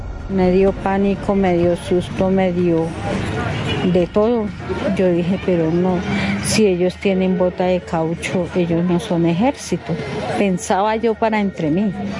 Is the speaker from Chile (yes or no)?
no; Tolima, Colombia; also born or lived in Moniquirá, Colombia; Nací en Moniquirá, Boyacá, pero de 2 años me llevaron hacia el Tolima. Allá me crié, allá me casé, allá me separé, allá me pasó todo lo que me pasó. De Ibagué me dirigí a Planadas por un hermano.